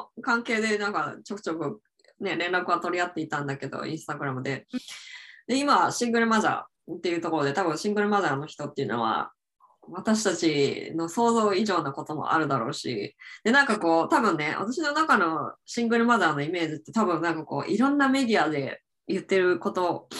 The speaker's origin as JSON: {"language": "Japanese", "town": "Hadano", "region": "Kanagawa", "country": "Japan", "tie": "born or raised there", "also_born_or_lived": "Yokohama", "said": "私は秦野市で育ったんですけど、うん、私はでも、14歳まで横浜市で育って、そこから引っ越して秦野市で育ったんだけど"}